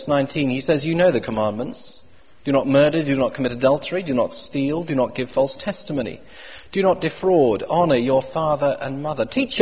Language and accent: English; Oxford, South East England, United Kingdom; I grew up in Oxford, and nearby where we lived was a covered shopping centre.